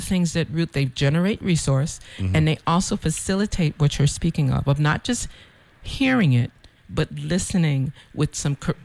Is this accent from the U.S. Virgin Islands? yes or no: yes; U.S. Virgin Islands; So some people think because we're coming from the Virgin Islands that we're coming from, and because of our relationship with America, that we're wealthy